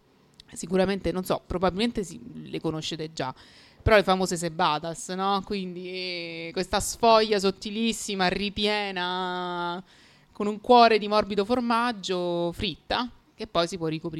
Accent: Rome, Lazio, Italy; In realtà io provengo da Roma, nel senso che sono nata qui, ma non la mia famiglia, che invece è di origini sarde.

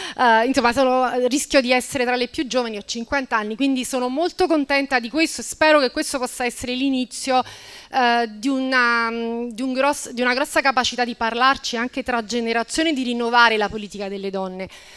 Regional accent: Campania, Italy; sono della Campania

